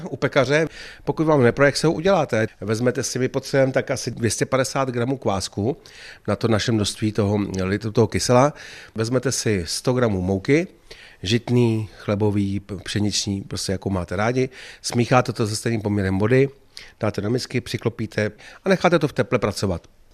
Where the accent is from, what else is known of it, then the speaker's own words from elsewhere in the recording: Hradec Králové, Hradec Králové Region, Czechia; Tak je to logický, jsem z Podkrkonoší, že jo, tady z Hradce Králové